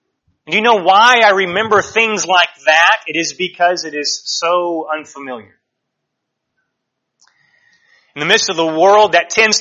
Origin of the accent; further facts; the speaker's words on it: Kentucky, United States; also born or lived in Little Rock, Arkansas; I was born in Little Rock, lived there till I was six. In 1993, we moved to Kentucky. My family's still there.